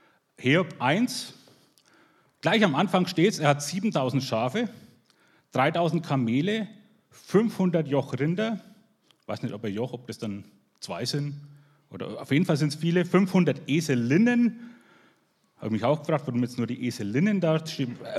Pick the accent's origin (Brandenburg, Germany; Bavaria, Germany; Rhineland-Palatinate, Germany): Bavaria, Germany; Herzogenaurach; Ich komme aus Herzogenaurach